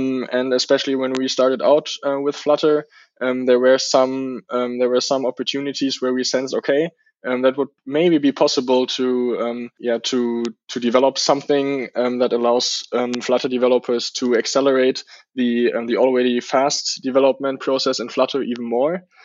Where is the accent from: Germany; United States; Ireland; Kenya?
Germany; I'm from Germany.